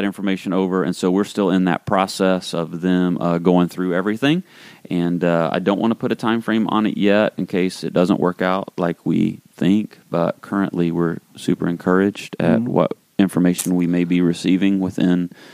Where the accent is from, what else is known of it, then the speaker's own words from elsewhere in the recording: Spartanburg, South Carolina, United States; The boy from my hometown of Spartanburg, South Carolina